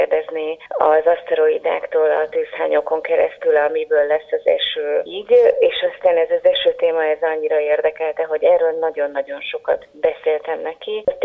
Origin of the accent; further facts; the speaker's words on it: Zalaegerszeg, Zala, Hungary; also born or lived in Nagykanizsa, Hungary; Én Nagykanizsán születtem. Életem első 3 évében a családom ott is élt. Tehát az én életem úgy indult, hogy nagykanizsai leszek. Aztán végül mégsem úgy alakult, mert hogy a szüleim elköltöztek Zalaegerszegre.